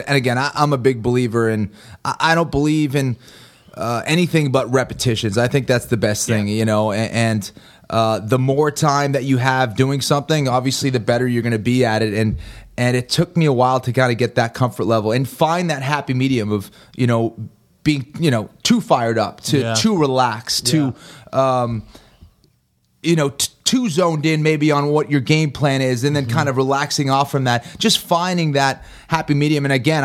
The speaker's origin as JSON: {"language": "English", "town": "Boston", "region": "Massachusetts", "country": "United States", "moved": "as an adult", "lives_now": "Los Angeles, United States", "said": "I live in Hollywood now. It's crazy. I never would have thought that I would be saying that, but yeah, I'm from Boston."}